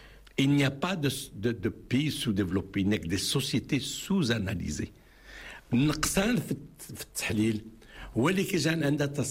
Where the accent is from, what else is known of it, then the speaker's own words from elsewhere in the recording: Rif, Morocco; وانا اللي ريفي كنقول لكم يا عباد الله هادشي خاوي